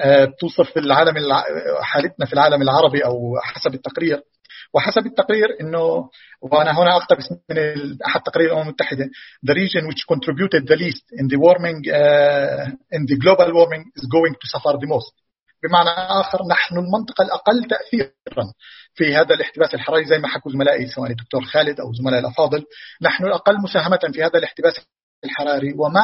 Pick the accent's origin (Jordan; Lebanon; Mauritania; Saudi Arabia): Jordan; في بلدنا عندنا في الأردن، البحر الميت المستوى تبعه تقريبا بنزل كل سنة ما يقارب متر